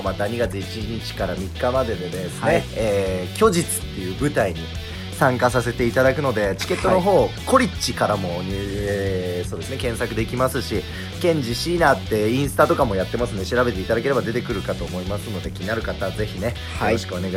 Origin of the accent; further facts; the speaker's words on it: Gunma, Japan; moved away as an adult; now in Tokyo, Japan; 自分今、出身は富田太陽くんと同じ群馬出身なんですけれども、大学とかいろいろなんやかんやで東京に上京させていただいて、で今現在はそうですね俳優になりたくて